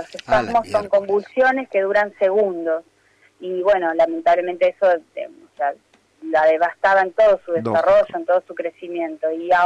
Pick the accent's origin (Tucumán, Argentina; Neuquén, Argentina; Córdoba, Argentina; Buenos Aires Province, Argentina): Buenos Aires Province, Argentina; Villa Gesell; nosotros somos de Villa Gesell.